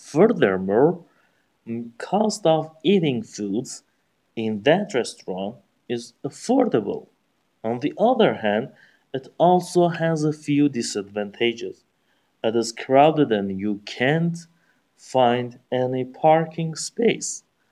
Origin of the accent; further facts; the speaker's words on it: Kermanshah, Kermanshah Province, Iran; I was born and grew up in Kermanshah, which is located in west part of Iran. I mean, I'm originally from Kermanshah. It is clear as a crystal, I'm Iranian